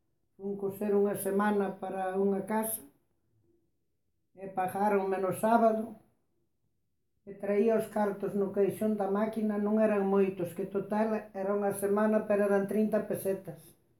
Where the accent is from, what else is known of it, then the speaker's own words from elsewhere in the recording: Dorrón, Galicia, Spain; De Dorrón.